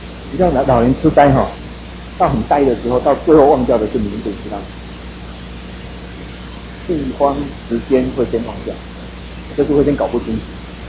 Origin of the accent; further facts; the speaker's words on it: Taiwan; 这个跟我们台湾人很像哈